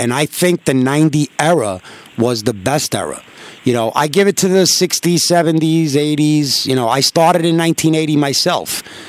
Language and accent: English; Queens, New York, United States; Being that I'm from Queens, you know, I don't ring my own bell.